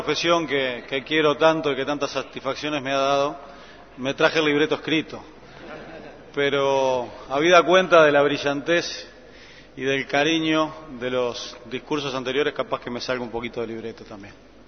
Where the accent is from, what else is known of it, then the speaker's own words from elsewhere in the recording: Uruguay; habiendo realizado una tarea que nos enorgullece a todos como uruguayos.